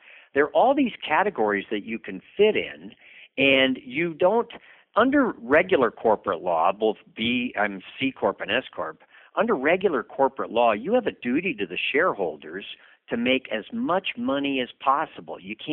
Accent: California, United States; moved away as an adult; now in Nevada, United States; No, I grew up in the California, in the Bay Area. Went to Cal and Hastings Law School in San Francisco, but California just got too crowded and too regulatory, and so I moved up here in 1989.

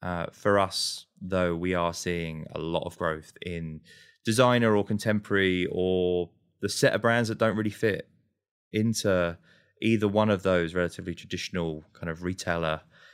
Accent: London, United Kingdom; I'm also British, right? You kind of heard that in the accent. I mentioned I grew up in London.

